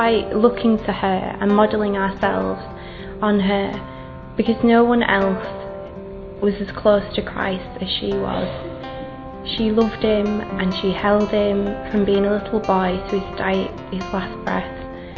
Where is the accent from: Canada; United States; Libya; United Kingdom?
United Kingdom; England; I'm from England